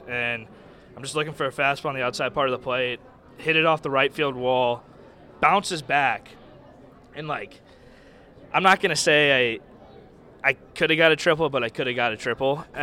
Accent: St. Louis, Missouri, United States; I would say the Cardinals just because it's my hometown, but I grew up a White Sox fan, so.

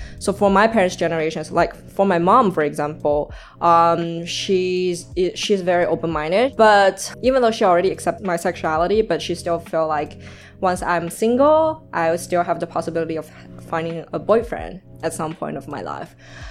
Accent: Shanghai, China; I was born and raised in Shanghai, and for the first 18 years of my life

